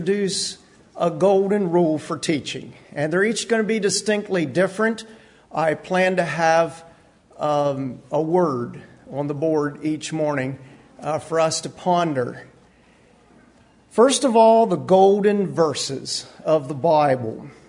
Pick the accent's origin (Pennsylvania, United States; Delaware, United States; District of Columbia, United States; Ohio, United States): Pennsylvania, United States; Bedford; I'm from Bedford, Pennsylvania. And I am enjoying Oregon for the first time.